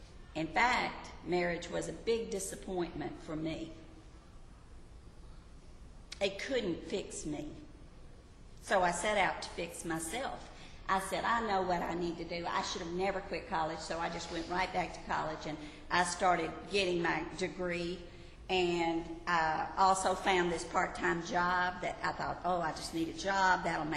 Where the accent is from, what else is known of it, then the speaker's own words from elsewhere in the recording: the South, United States; because I was raised in the South, I'd always just assumed that I was already a Christian.